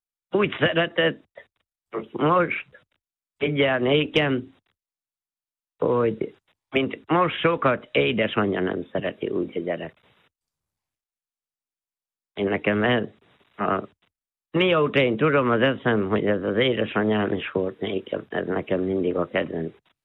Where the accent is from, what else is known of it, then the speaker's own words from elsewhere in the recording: Újfehértó, Szabolcs-Szatmár-Bereg, Hungary; 9 kilométer messziről Újfehértó mellett az Erdődi tanyán laktunk egy tanyán ott, és hát én ott születtem a szalmakadar tövébe